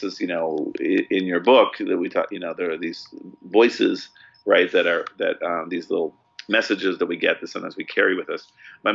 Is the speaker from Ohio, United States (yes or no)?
no; San Francisco, California, United States; This is the San Francisco Bay Area.